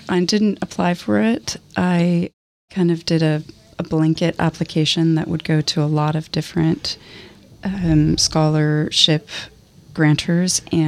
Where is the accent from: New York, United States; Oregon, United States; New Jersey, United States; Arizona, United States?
Oregon, United States; Portland; I grew up in Portland. I grew up in the Hawthorne District, right down the street from the Baghdad Theater. And I spent, until really my late 20s, early 30s in Portland.